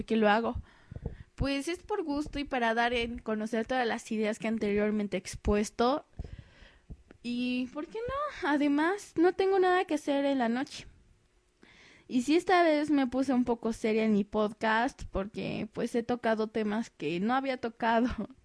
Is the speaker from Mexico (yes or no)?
yes; Mexico; los únicos que no estamos saliendo de la crisis en el mundo somos los mexicanos